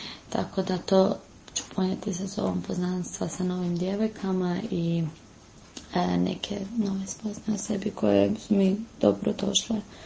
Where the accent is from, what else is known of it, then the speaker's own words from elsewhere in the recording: Zagreb, City of Zagreb, Croatia; imam 18 godina, dolazim iz Zagreba, iz župe Svetog Ivana Apostola i Evanđelista Utrine.